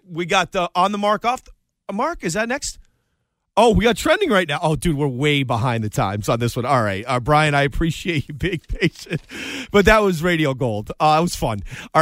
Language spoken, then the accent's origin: English; Springfield, Massachusetts, United States; Well, listen, I built Springfield, Mass. So have fun in my hometown.